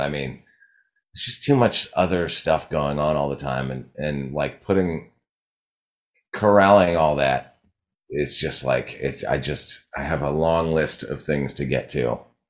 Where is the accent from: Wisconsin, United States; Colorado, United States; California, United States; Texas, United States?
California, United States; Santa Barbara; So East Beach was the beach that I grew up going to in Santa Barbara.